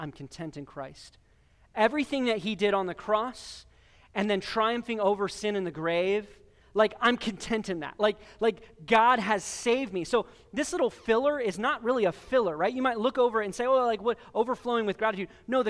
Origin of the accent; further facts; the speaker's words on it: California, United States; I grew up in California and you have these redwood trees and they're hundreds of feet high, right?